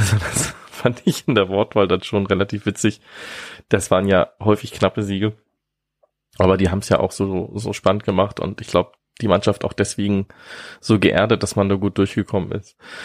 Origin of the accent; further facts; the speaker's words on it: Kiel, Schleswig-Holstein, Germany; ich komme aus Kiel